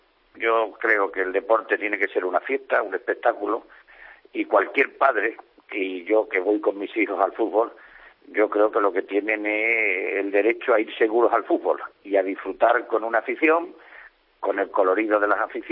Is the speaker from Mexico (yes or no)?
no; Spain; me duele mucho como español, me duele mucho como aficionado al fútbol